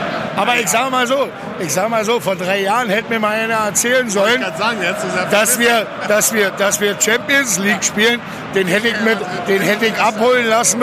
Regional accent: Schöneiche, Brandenburg, Germany; Bin aber in Schöneiche groß geworden, was gleich neben Friedrichshain, also gleich neben Köpenick ist. Und bin DDR-Kind.

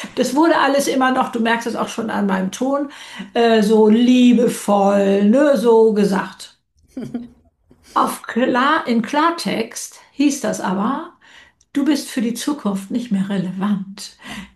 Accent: Hamburg, Germany; ich als Hamburger weiß, was dieser Begriff bedeutet.

